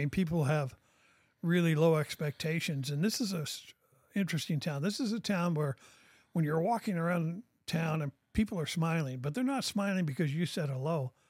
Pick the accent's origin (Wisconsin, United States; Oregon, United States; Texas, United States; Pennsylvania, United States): Oregon, United States; Portland; Yeah, I was born and raised in Oregon.